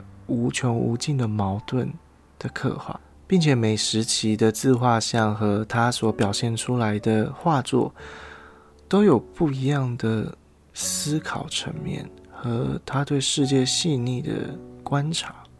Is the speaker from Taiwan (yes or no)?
yes; Taitung, Taitung County, Taiwan; 我的老家在台东，小的时候寒暑假都会回台东的老家